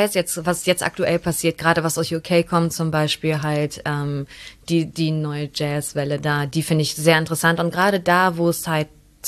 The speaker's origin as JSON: {"language": "German", "town": "Neuss", "region": "North Rhine-Westphalia", "country": "Germany", "tie": "born or raised there", "said": "Vorher halt bin ich in Neuss aufgewachsen, also was ist das, 40 Kilometer von hier."}